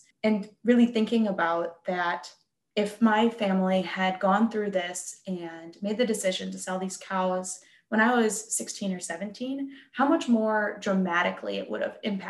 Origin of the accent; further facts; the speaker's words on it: Minnesota, United States; I grew up here in Goodhue County. I grew up on a dairy farm and went to the University of Minnesota for my undergrad